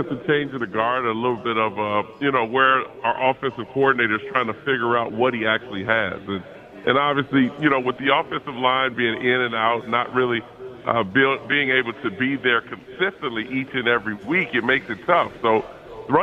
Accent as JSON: {"language": "English", "town": "Chicago", "region": "Illinois", "country": "United States", "tie": "born or raised there", "said": "But I was born and raised in Chicago. So cold weather to me is nothing"}